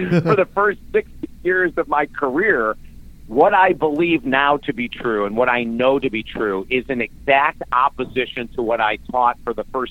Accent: Syracuse, New York, United States; moved away as an adult; I grew up in Syracuse, New York. Went to school at Syracuse University and then moved down to Florida.

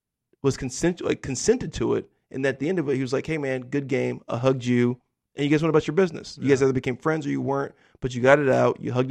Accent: United States; You know, I'm an American, over 30-year-old black dude in America.

